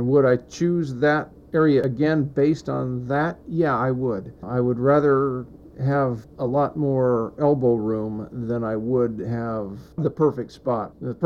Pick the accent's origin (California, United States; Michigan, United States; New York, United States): California, United States; I had never heard of PIC because growing up in California, the age of DDT back then